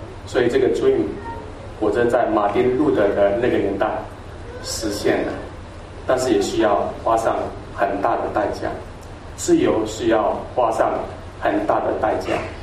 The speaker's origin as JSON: {"language": "Chinese", "country": "Taiwan", "said": "你们都知道我是台湾的原住民嘛，哈，高山族"}